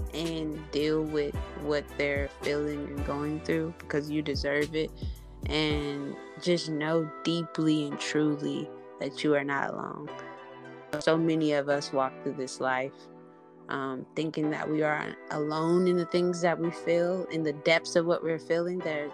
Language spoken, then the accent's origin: English; the South, United States; especially growing up in the South.